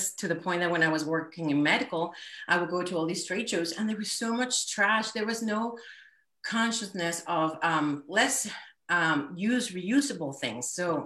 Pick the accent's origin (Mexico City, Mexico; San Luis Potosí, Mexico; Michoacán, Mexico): Mexico City, Mexico; now in United States; But originally, I'm from Mexico City. And coming from Mexico City, I realized culturally was very different.